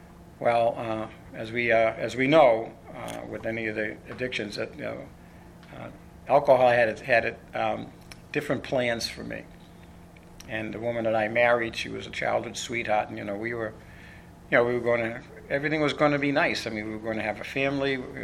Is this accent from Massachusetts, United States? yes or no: yes; Boston, Massachusetts, United States; growing up in Boston, I'm an Irish Catholic from Boston, so that'll tell you that I don't know if I need to say much more than that, because I had this God of my misunderstanding, growing up in the church in Boston.